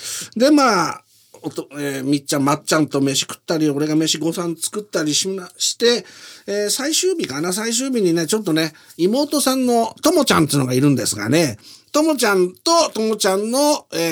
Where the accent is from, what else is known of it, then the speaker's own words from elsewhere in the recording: Fukushima, Japan; 私の田舎の福島の方にね帰りました。